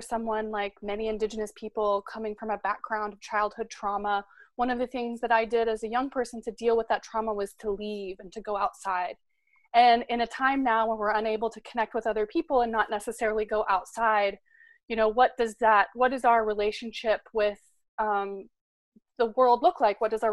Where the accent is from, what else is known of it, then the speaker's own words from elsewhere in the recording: Oklahoma, United States; also born or lived in Missouri; And so I am currently in upstate New York on my ancestral land, but I grew up in Oklahoma and Southwest Missouri.